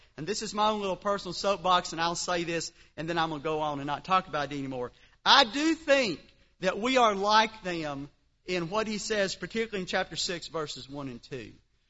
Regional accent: the South, United States; as we grew up saying in the South, the chickens always come home to roost.

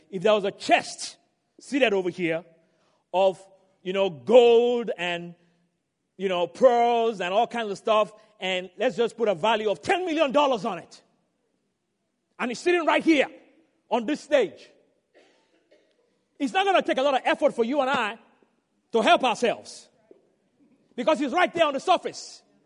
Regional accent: the South, United States; I'm here to tell you, I'm from the South. You see this accent?

